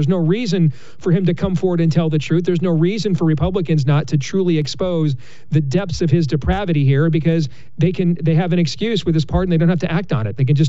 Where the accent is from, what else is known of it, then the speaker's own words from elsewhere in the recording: Iowa, United States; like my home state of Iowa